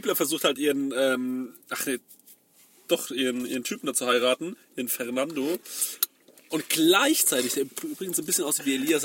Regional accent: Goldbach, Bavaria, Germany; in Goldbach, da wo ich herkomme, neben Aschaffenburg

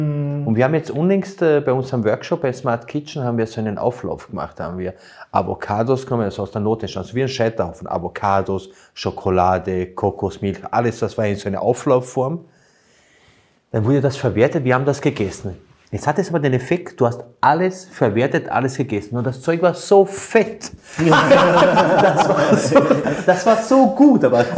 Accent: Burgenland, Austria; Bei uns im Burgenland hat es so Erdäpfelspalten.

